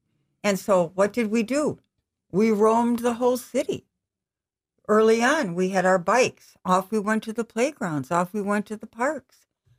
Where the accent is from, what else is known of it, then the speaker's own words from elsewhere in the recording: Racine, Wisconsin, United States; I would write free stories about growing up in Racine.